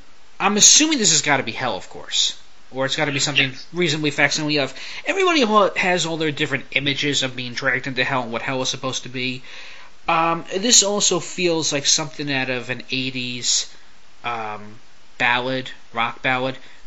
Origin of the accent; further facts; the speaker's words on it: New York City, New York, United States; because I grew up in New York, in the suburb, well, in the boroughs anyway, not the suburbs